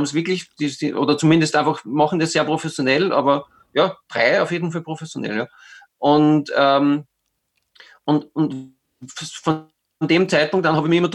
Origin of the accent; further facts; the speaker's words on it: St. Pölten, Lower Austria, Austria; Ich habe gesagt, ja, aus St. Pölten, weil er glaubt, die kommen irgendwo aus England.